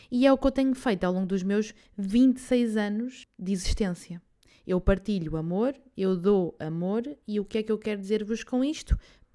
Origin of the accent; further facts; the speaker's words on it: Leiria, Portugal; Estava a pegar no carrinho para seguir para Leiria, para passar o fim de semana. Na minha terra natal, nascida e criada leiriense.